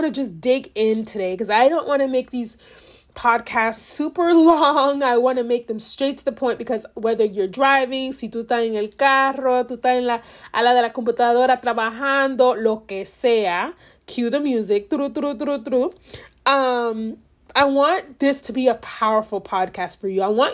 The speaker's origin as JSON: {"language": "English", "country": "United States", "tie": "born there", "second_language": "English", "said": "I was born in America, you know, and I tell this to everybody, but English is literally my second language and they don't get it."}